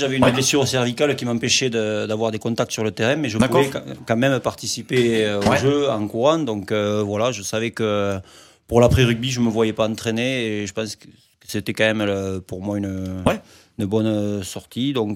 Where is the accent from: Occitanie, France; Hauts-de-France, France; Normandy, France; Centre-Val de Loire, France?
Occitanie, France; Castres; Donc moi je suis donc originaire de Castres, donc j'ai démarré à Minimes.